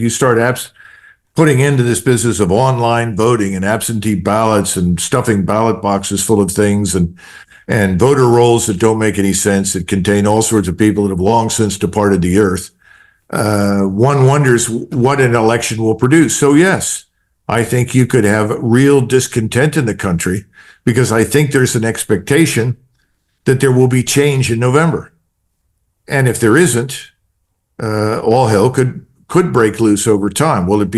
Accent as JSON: {"language": "English", "region": "Pennsylvania", "country": "United States", "said": "I'm originally from Pennsylvania. My British ancestors settled there in 1681. So I'm somewhat familiar with Pennsylvania."}